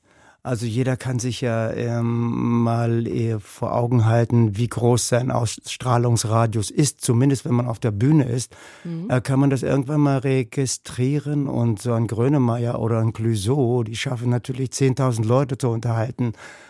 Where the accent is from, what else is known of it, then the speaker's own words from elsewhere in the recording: Lütte, Brandenburg, Germany; also born or lived in Bad Belzig; Aufgewachsen in Lütte. Geboren wurde ich in der Stadt daneben, Bad Belzig. Und Lütte ist in der Tat sehr klein. So damals waren es ungefähr 350 Einwohner.